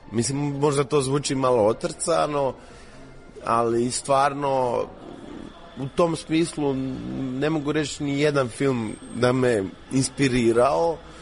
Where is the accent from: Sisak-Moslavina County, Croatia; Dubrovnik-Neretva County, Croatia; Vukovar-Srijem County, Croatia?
Dubrovnik-Neretva County, Croatia; dosta je u filmu je pod utjecajem tog autentičnog miljeja Doline Neretve, odakle sam ja rodom